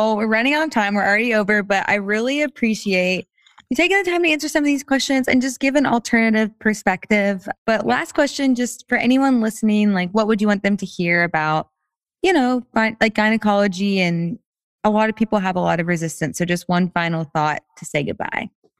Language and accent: English; Alabama, United States; We grew up in Alabama.